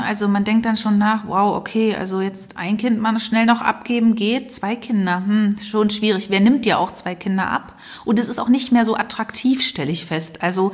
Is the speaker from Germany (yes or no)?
yes; East Berlin, Berlin, Germany; Also wir sind ja beide in Ostberlin aufgewachsen.